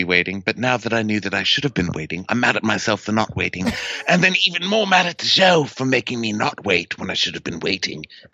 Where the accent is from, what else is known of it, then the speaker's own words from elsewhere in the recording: Hoboken, New Jersey, United States; I'm from Hoboken.